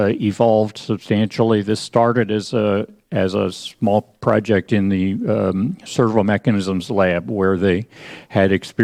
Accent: United States; I am here from the United States. I apologize. I have to be unilingual today.

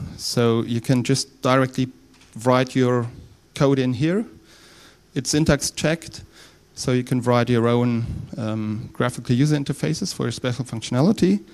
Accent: Rhineland, Germany; accent: Rhineland dialect; English is a second language; And then we are from Rhineland in Germany, so we have kind of dialect there.

